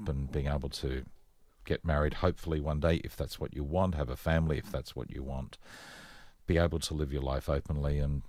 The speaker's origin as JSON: {"language": "English", "town": "Rockhampton", "region": "Queensland", "country": "Australia", "said": "I'm from Rockhampton. There is nothing similar about Rockhampton, Townsville, except having to grow up gay in a place which..."}